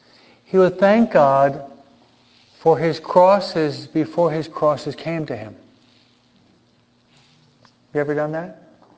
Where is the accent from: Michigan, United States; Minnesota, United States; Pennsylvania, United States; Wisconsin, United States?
Michigan, United States; Detroit; born there; Solanus Casey was actually worked quite a few years where I was born in Detroit, Michigan.